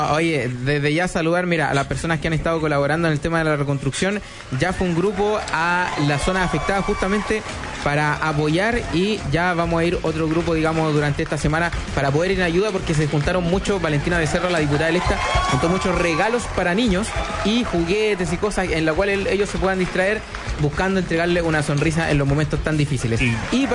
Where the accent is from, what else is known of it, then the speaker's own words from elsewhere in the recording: Cerro Navia, Santiago Metropolitan, Chile; yo soy la comuna de Cerro Navia